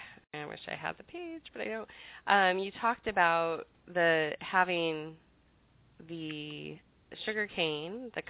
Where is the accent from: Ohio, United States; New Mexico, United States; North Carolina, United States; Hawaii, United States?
Hawaii, United States; born there; and I was born in Hawaii.